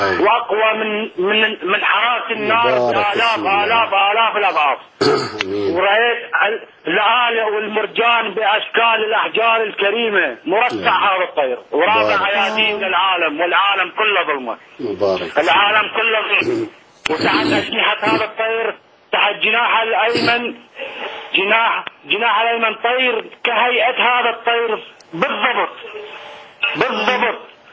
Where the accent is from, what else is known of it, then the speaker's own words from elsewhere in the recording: Iraq; أنا من العابرين وأنا عراقي الجنسية